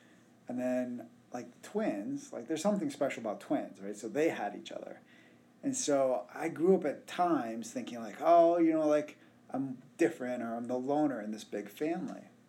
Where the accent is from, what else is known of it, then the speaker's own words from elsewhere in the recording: West Seneca, New York, United States; I grew up in a town just outside of Buffalo, so we called the South Towns, and it was called West Seneca. And I think of myself as a native Buffalonian, right?